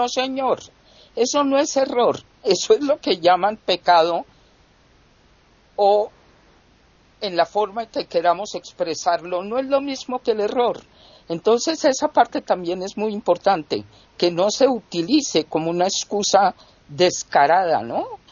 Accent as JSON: {"language": "Spanish", "country": "Colombia", "said": "aquí en mi país, en Colombia"}